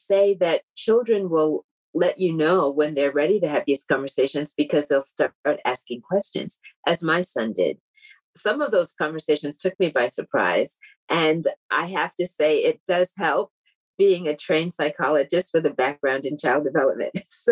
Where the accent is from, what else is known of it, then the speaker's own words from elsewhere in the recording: Tallahassee, Florida, United States; born there; I was born in Tallahassee, Florida, at a time when the South was still very much ruled by a system of segregation, Jim Crow segregation, as we called it.